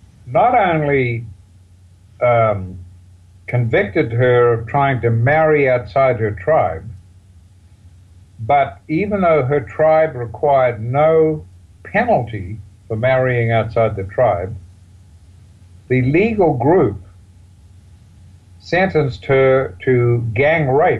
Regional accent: Australia; As an Australian, if you want to talk about it, you're talking about another country.

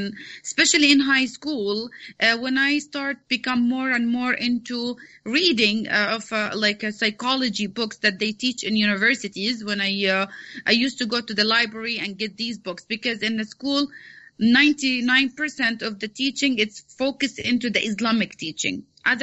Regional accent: Saudi Arabia; Well, I grew up in Saudi Arabia since I was 9 years old. We're Palestinians originally.

